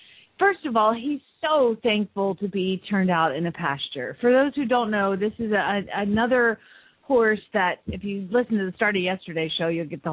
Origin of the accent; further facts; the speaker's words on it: Lexington, Kentucky, United States; from Lexington, Kentucky